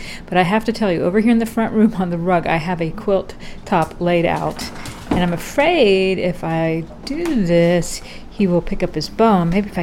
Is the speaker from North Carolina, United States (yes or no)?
yes; Durham, North Carolina, United States; I am talking to you from the center of the great state of North Carolina, from my hometown, Durham.